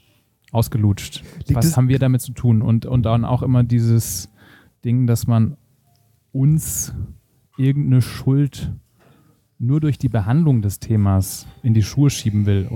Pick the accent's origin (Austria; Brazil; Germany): Germany; Southern Germany; Also ich komme aus einer Kleinstadt aus Süddeutschland.